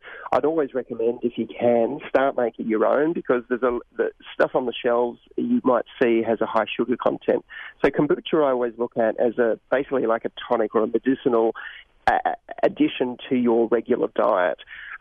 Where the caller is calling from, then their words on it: Australia; because I'm calling from Australia here.